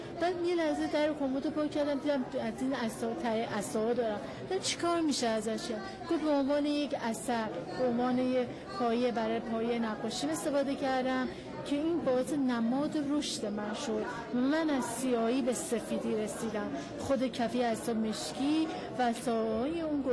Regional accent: Tonekabon, Mazandaran, Iran; از استان مازندران، شهر تونکابون

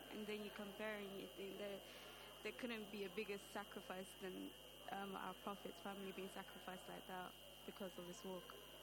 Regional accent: London, United Kingdom; I'm from the UK, London.

